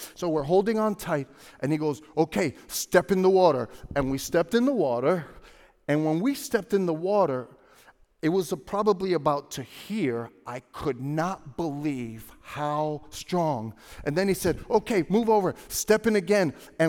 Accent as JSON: {"language": "English", "town": "Brooklyn", "region": "New York", "country": "United States", "tie": "born or raised there", "said": "And I grew up in Brooklyn. I didn't know about any of this"}